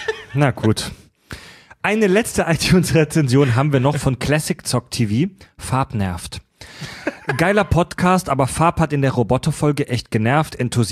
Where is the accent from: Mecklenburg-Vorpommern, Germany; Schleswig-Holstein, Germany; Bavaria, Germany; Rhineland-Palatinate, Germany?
Schleswig-Holstein, Germany; würde ich euch gerne auf 2-3 Hörner Bier oder Met in meinen Heimatort bei Schleswig einladen.